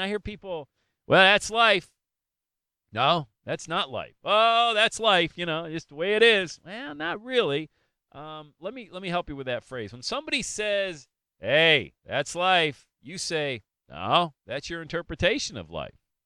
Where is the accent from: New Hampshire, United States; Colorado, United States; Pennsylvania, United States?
Pennsylvania, United States; Bradford; recall my mom going to a job every morning to raise 8 kids by herself as a nurse in a factory in my hometown of Bradford, PA.